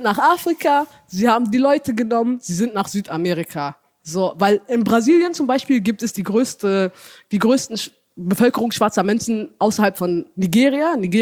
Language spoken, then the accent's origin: German; Ethiopia; German is a second language; ich bin in Äthiopien zur Schule gegangen und da haben wir auch nicht gelernt in den Büchern, was genau passiert ist, ne?